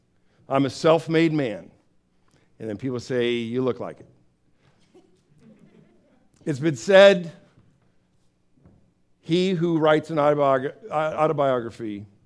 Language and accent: English; Downey, California, United States; She's from my hometown of Downey.